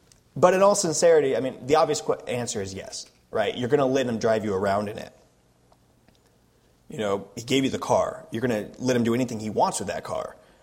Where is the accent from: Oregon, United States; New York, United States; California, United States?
Oregon, United States; So like I said, I was from Oregon